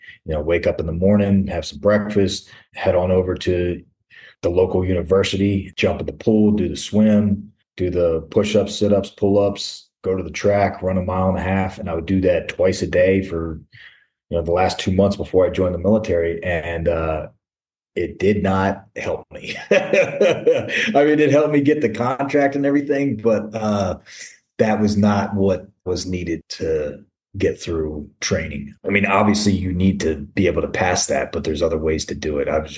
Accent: Sykesville, Maryland, United States; Maryland. Yeah. So I was about 45 minutes outside of Baltimore, a small town called Sykesville.

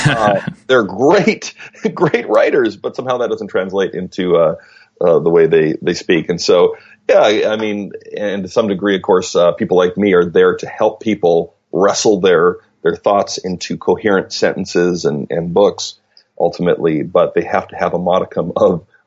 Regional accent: Canada; I grew up in Canada

